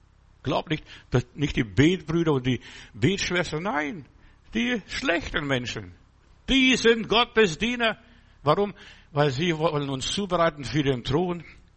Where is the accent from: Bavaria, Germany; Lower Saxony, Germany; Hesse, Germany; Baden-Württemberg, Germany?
Bavaria, Germany; Altötting; Ich bin in Altötting groß geworden, also meine jungen Jahre verbracht. In Altötting, das ist ein katholischer Wallfahrtsort.